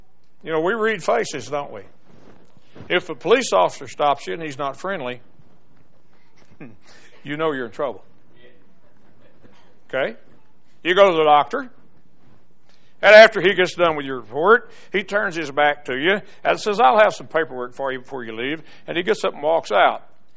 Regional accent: the South, United States; And I'm a Southerner.

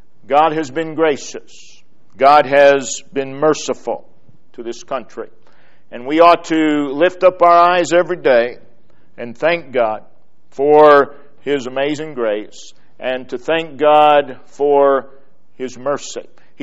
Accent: United States; born there; it was no accident that I was born in the United States.

